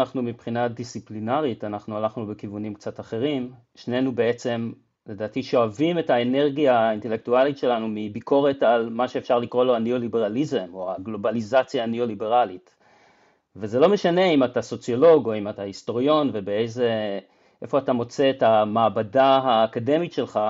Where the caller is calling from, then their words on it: London, United Kingdom; אני מדבר מלונדון.